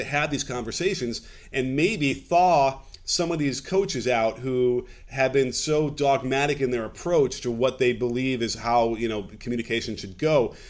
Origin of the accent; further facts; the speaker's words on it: Chicago, Illinois, United States; I was lucky that I grew up in Chicago and had Phil Jackson to sort of model what we were looking for